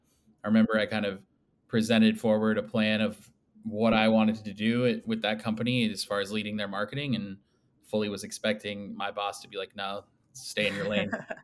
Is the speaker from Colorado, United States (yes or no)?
yes; Denver, Colorado, United States; moved away as an adult; So I was born and raised in Denver, grew up out there, really enjoyed living out there.